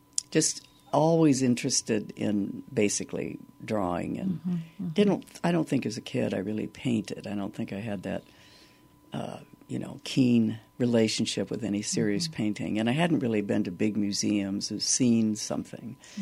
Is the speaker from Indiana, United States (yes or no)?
yes; West Lafayette, Indiana, United States; Well, as a child, I grew up in West Lafayette, Indiana.